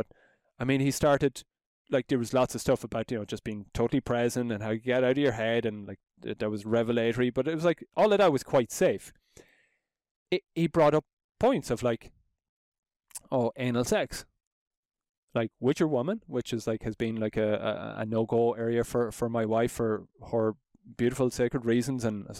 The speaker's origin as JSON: {"language": "English", "country": "Ireland", "tie": "born or raised there", "said": "growing up in Ireland, Roman Catholic"}